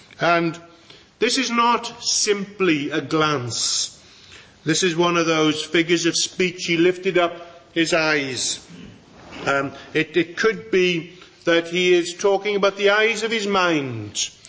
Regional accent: Pembroke, Wales, United Kingdom; We've been in Pembroke. I only managed to get down on Friday. But being my hometown, and it being the end of May

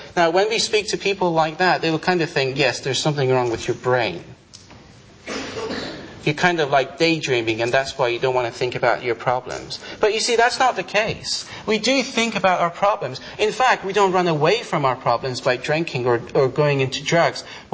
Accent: Iran; moved away; also born or lived in Cyprus; And they were like, are you not Cypriot? And I'm like, no. So where are you from? From Iran.

